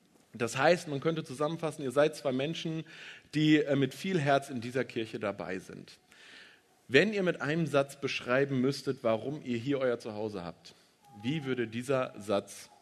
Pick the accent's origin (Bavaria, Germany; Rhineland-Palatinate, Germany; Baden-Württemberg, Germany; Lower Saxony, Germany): Lower Saxony, Germany; Das ist ja auch irgendwie Berge, für mich als Ostfriese.